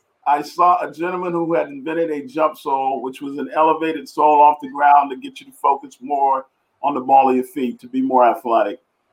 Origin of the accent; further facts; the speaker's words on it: Houston, Texas, United States; also born or lived in Louisiana; I was born in Louisiana, and my mom left my dad in the middle of the night, grab six kids, throw them in the car, and drive to a whole nother state. And when we get to Houston, from Louisiana to Houston, we struggled.